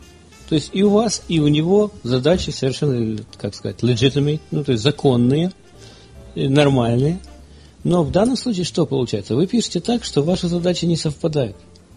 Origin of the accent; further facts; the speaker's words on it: Ukraine; moved away as an adult; now in United States; в прошлом году я эмигрировал в Штаты из Украины. В Украине работал много лет программистом.